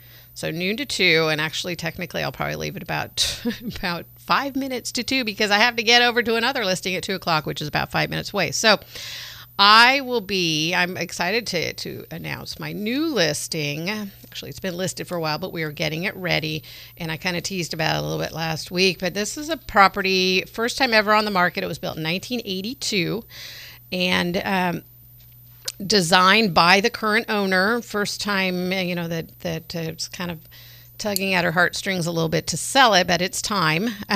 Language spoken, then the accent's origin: English; California, United States; Because I grew up in Marin County, so very similar climate, right down the freeway.